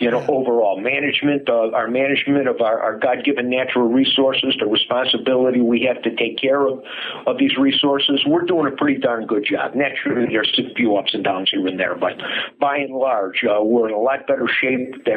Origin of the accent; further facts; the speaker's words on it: Chicago, Illinois, United States; accent: Chicago; now in Minnesota, United States; And I was born and raised in Chicago. And apparently I still haven't gotten that accent out of my system, even though I've lived in Minnesota now for something like 40-something years.